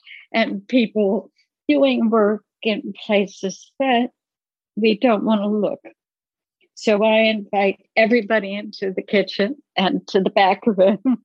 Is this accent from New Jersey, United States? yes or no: yes; New Jersey, United States; I grew up in New Jersey, so I certainly know what that was about